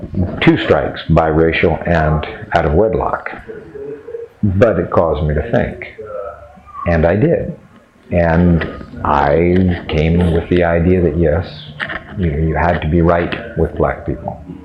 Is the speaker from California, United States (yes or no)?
yes; San Francisco, California, United States; also born or lived in Santa Maria, California; and I was born in Santa Maria, California, and raised in San Francisco in 1944, the date of my birth.